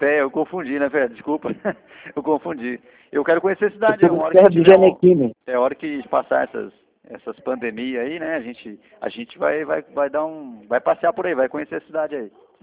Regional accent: Jaguariúna, São Paulo, Brazil; Nós somos aqui de Jaguariúna. É bem pertinho de Campinas.

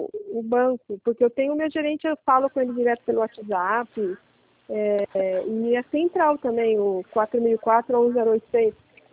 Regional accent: Araraquara, São Paulo, Brazil; Eu sou de Araraquara.

